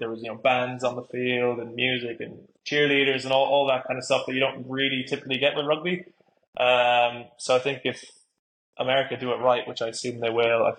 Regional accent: New York, United States; I grew up in New York, so I wasn't really like too familiar with rugby

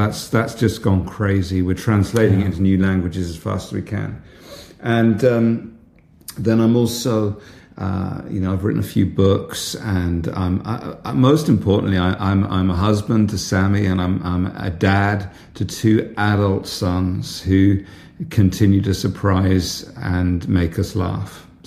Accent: England, United Kingdom; as you can hear from my accent, I'm English. And I live in the UK, although I did have a wonderful year living in the Midwest of America.

